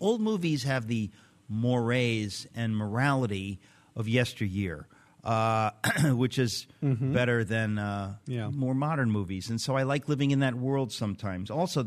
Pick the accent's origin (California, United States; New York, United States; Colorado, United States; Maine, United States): New York, United States; New York City; born there; No, actually, my parents are in Connecticut. I was born in New York City.